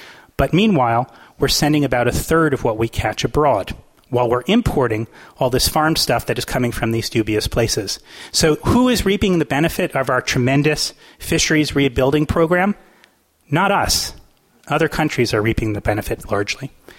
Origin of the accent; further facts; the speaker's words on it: Connecticut, United States; So this is my home state of Connecticut. I can say this because I'm from Connecticut